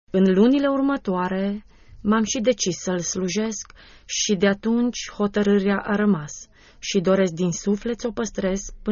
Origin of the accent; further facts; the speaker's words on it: Timișoara, Timiș County, Romania; born there; M-am născut în Timișoara. Provin dintr-o familie de oameni simpli muncitori